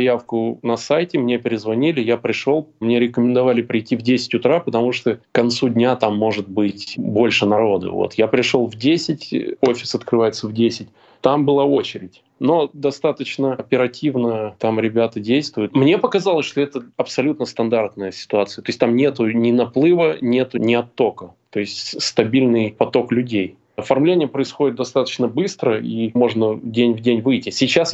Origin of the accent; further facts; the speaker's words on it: Moscow, Russia; Я вообще из Подмосковья, а Москва — это мой родной город. Я здесь учился, живу. Я вернулся домой.